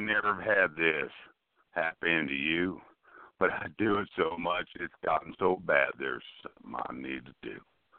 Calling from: Tennessee, United States; I'm calling from Tennessee.

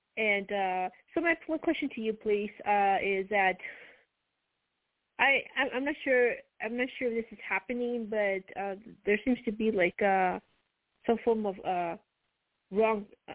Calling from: New Mexico, United States; I'm calling from New Mexico.

